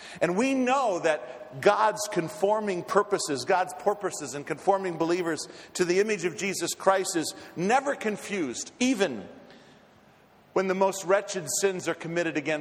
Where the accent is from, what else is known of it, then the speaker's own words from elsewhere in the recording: Minneapolis, Minnesota, United States; born there; because I was born in Hennepin County, Minneapolis, Minnesota.